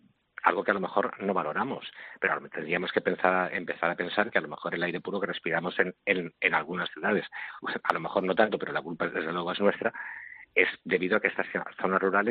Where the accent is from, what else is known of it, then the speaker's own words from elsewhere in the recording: Spain; somos los españoles, somos los que más vivimos después de los japoneses del mundo.